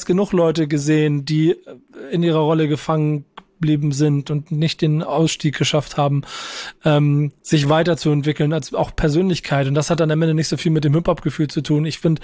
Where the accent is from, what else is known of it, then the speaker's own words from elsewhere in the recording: Hamburg, Germany; das bin Hamburger, das sage ich